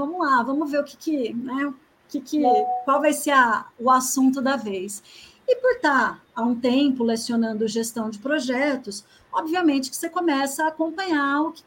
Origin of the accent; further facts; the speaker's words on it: São Carlos, São Paulo, Brazil; now in Campinas, Brazil; Nasci em São Carlos, cresci em São Carlos, toda a família é de lá, mas eu nunca trabalhei em São Carlos, né? Sempre trabalhei fora da cidade. E aí, entre viagens e viagens, chegou um momento que eu falei, não, chega, né? E aí vim para Campinas e aqui estou.